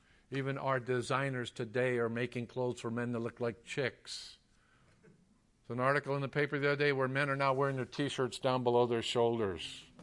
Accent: La Puente, California, United States; I grew up in La Puente, bunch of little kids.

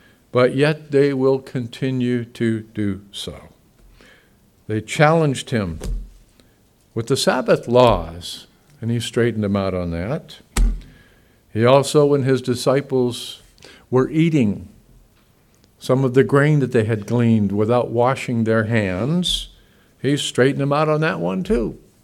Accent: the South, United States; I'm from the South. Bible. From the Bible Belt.

